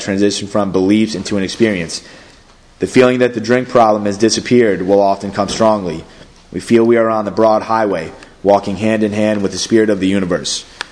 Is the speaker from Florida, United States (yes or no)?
no; New York, United States; But I'm from Western New York, so we were in t-shirt and shorts.